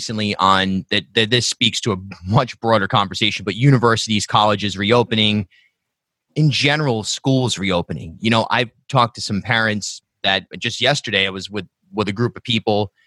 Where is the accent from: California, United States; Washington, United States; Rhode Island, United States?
Rhode Island, United States; And for me, I grew up in South County, Rhode Island, and then went to URI.